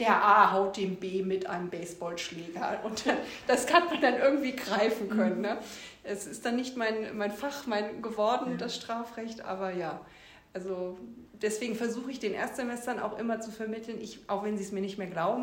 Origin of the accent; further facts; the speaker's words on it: Mainz, Rhineland-Palatinate, Germany; Ich bin in Mainz aufgewachsen